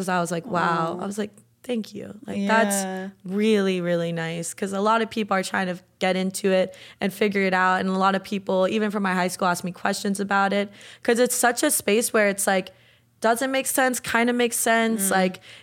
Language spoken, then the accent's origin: English; Boca Raton, Florida, United States; I'm from South Florida, Boca Raton.